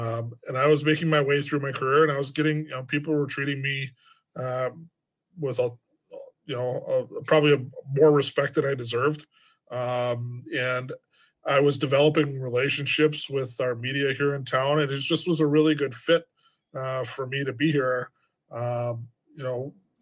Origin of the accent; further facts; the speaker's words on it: Milwaukee, Wisconsin, United States; It came back to, well, I love Milwaukee. I love my hometown. I love the people I work with. My family's all here.